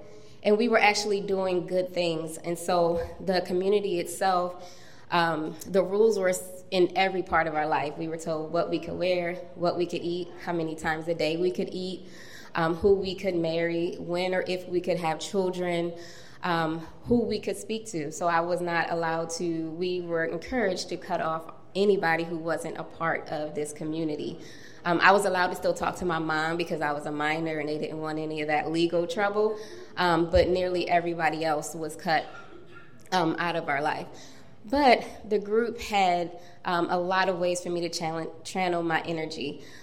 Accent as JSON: {"language": "English", "town": "Baltimore", "region": "Maryland", "country": "United States", "tie": "born or raised there", "said": "So I am from Baltimore. I was born in West Baltimore into a very large family."}